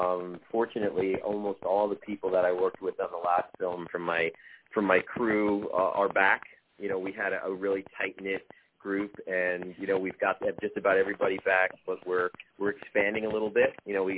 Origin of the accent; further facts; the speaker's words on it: New Jersey, United States; I mean, I'm Italian from New Jersey, so obviously Scorsese has to be on the list.